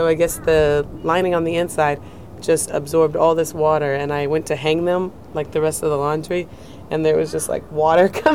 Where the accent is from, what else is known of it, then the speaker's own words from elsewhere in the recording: Houston, Texas, United States; I'm from Texas, from Houston. Houston, Texas, yeah. So much further south than you guys.